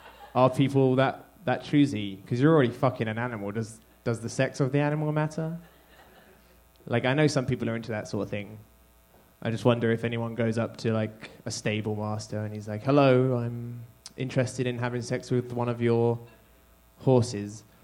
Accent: United Kingdom; I'm British

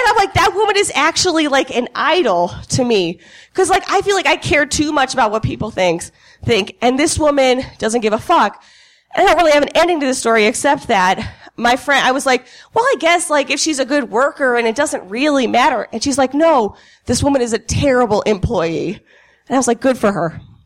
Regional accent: Ohio, United States; I'm from Ohio, and I went home for, like, an extended period of time over Christmas.

